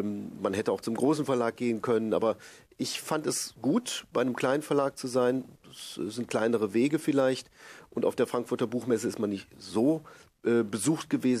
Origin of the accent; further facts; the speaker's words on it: Ierapetra, Crete, Greece; meine Heimatstadt Ierapetra